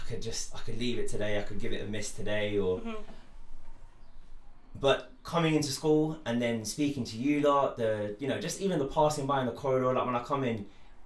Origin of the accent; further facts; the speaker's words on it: London, United Kingdom; growing up in London